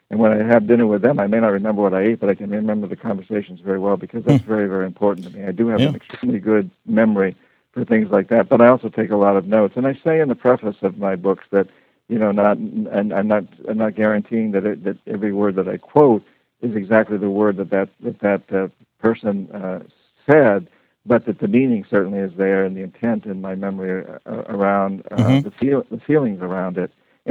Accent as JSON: {"language": "English", "region": "New Hampshire", "country": "United States", "tie": "born or raised there", "said": "I grew up in New Hampshire where you judge everything by hills and mountains."}